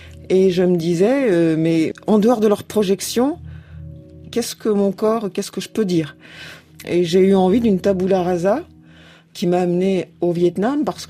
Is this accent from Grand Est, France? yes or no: no; Châteauroux, Centre-Val de Loire, France; moved away as an adult; pas à Châteauroux où j'étais élevée, mais à Paris, à partir du moment où je suis arrivée pour étudier